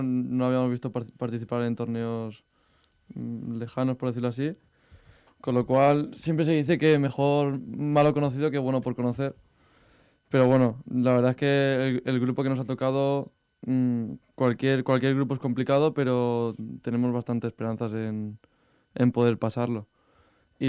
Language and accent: Spanish; Valencian Community, Spain; Pues soy de la Comunidad Valenciana